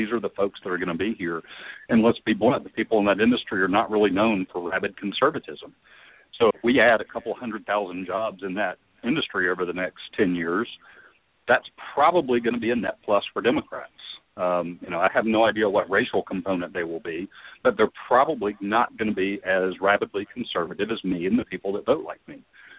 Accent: Georgia, United States; just down the road from where I grew up in Fayette County on a very distant relative's farm.

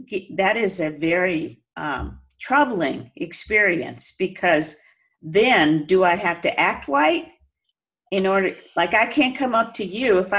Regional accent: Texas, United States; And then growing up in Texas and remembering seeing whenever, you know, my grandfather

